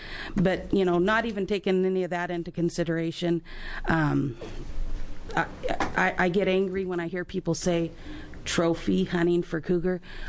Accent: United States; I'm from Douglas County, rancher, you know, outdoorsman.

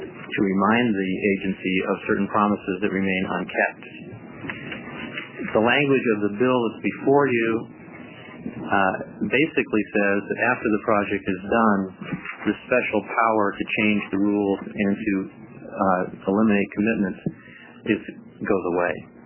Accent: Portland, Oregon, United States; I'm a lawyer from Portland, and I'm here today on behalf of the Peter Cook family.

